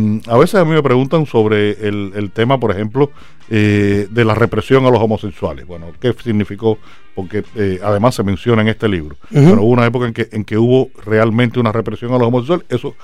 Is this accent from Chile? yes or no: no; Cuba; yo soy un escritor cubano que vive en Cuba y escribo sobre la realidad cubana. Y lo hago porque decidí vivir en Cuba.